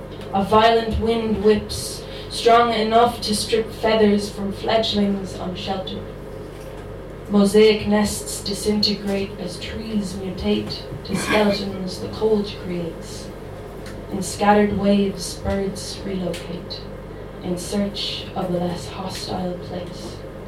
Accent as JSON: {"language": "English", "town": "Limerick", "region": "Munster", "country": "Ireland", "said": "Yes, exactly. I'm from Limerick."}